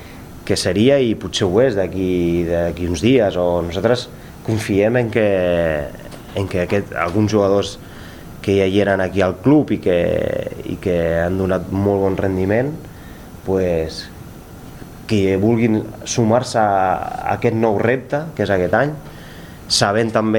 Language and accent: Catalan; Sallent, Catalonia, Spain; jo soc de Sallent, d'aquí a prop